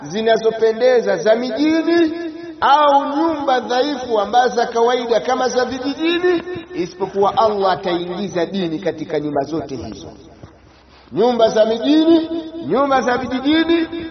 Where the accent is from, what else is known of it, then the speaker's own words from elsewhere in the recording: Mwanza, Tanzania; Mimi ninatokea Mwanza, kwa Mwanza huko tulipo tunakutambueni